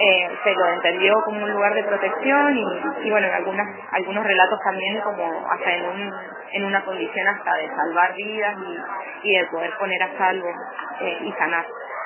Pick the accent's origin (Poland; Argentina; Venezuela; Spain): Argentina; San Luis; soy de San Luis